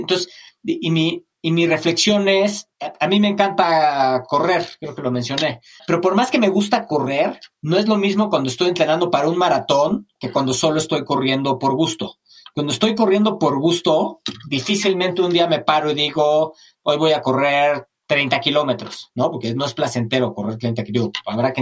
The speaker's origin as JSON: {"language": "Spanish", "country": "Mexico", "said": "Mira, como muchos mexicanos, admiro a mi mamá."}